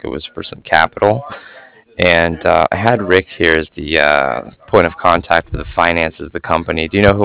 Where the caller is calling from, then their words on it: Cardiff, Wales, United Kingdom; I was calling from Cardiff